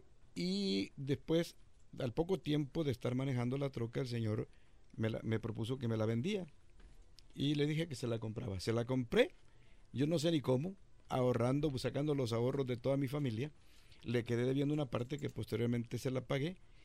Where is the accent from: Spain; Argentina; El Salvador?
El Salvador; moved away; Yo llegué de El Salvador en 1981, en medio del enorme conflicto que teníamos en El Salvador desde 1980 hasta 1992.